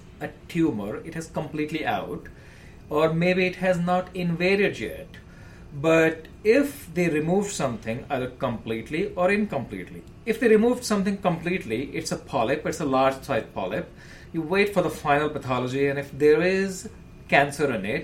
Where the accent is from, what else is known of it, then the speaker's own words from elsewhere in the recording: India; now in United States; I'm a migrant. I came from India, and back in India, we hardly see any diverticulosis or diverticulitis.